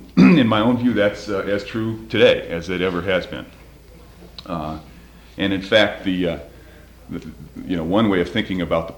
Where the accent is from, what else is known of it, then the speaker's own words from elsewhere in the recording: Chicago, Illinois, United States; I come from Chicago